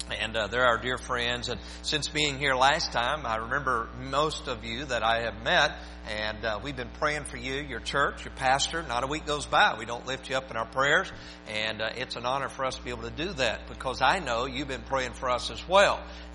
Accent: Winston-Salem, North Carolina, United States; and I'll tell you, we're from Winston-Salem.

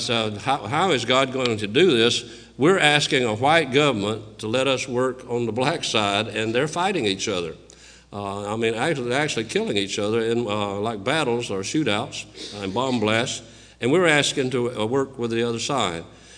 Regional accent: Georgia, United States; Now, I'm from Georgia, but it didn't take me too long to take the deal up.

